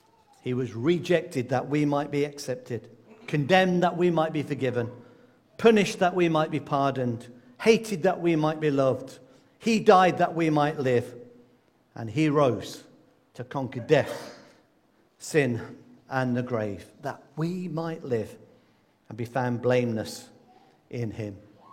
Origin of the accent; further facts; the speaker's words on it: Coventry, West Midlands, United Kingdom; where I come from, because I grew up in the Midlands, the city of Coventry.